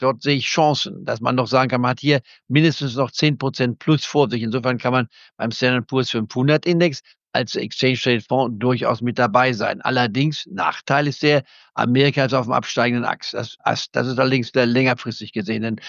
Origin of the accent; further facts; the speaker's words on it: Goslar, Lower Saxony, Germany; Der aus Goslar kommt, aus meiner Heimatstadt, nicht wahr?